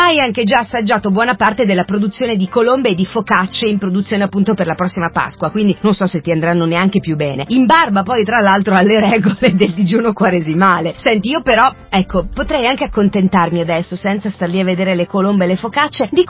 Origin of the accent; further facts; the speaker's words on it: Veneto, Italy; perché viene dalla mia terra, dal Bellunese, dalle amate Dolomiti Ampezzane